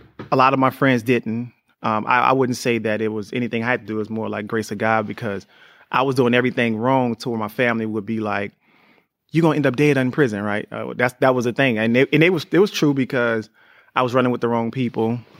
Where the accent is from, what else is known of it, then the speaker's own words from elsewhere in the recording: New Orleans, Louisiana, United States; I mean, me growing up in New Orleans was crazy because I was the youngest, but I think back then, I just had to fight, man.